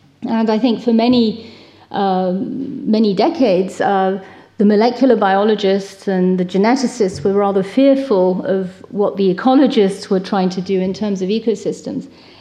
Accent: United Kingdom; now in France; And so my excuse, of course, is that I'm British still.

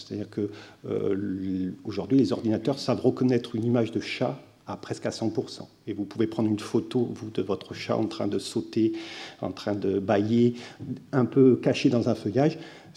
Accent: Provence-Alpes-Côte d'Azur, France; born there; le fait que je suis né dans les Alpes-Maritimes, 06

